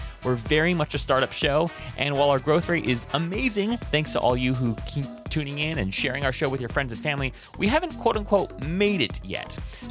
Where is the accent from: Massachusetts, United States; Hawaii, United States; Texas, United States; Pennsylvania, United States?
Hawaii, United States; Kailua; I'm actually from Hawaii, if I haven't told you that already, if you aren't familiar with, you know, where I come from. Kailua, Hawaii, on the island of Oahu.